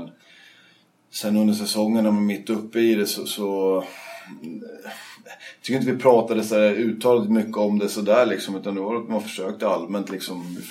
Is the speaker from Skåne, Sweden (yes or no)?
no; Stockholm, Stockholm County, Sweden; jag då som stockholmare